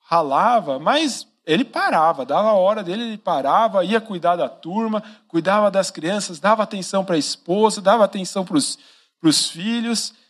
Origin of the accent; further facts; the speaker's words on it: Brazil; A gente é brasileiro, é difícil pensar em guerra, né?